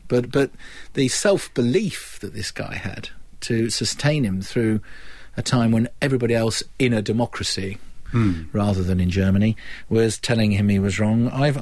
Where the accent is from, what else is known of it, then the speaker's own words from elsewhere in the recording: United Kingdom; I'm still so passionately proud of being British.